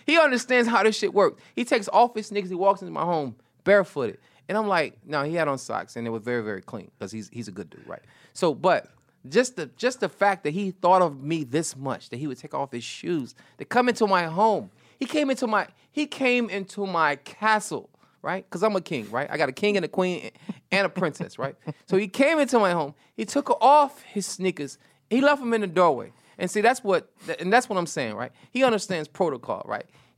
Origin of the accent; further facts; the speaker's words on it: St. Petersburg, Florida, United States; I'm from St. Petersburg, Florida, right? And growing up, I've always had an appreciation from people that are from the bottom.